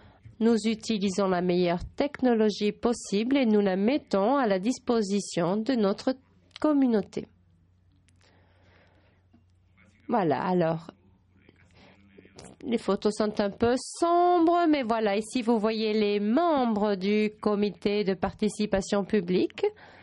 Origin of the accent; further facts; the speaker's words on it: Chile; Je viens du Chili.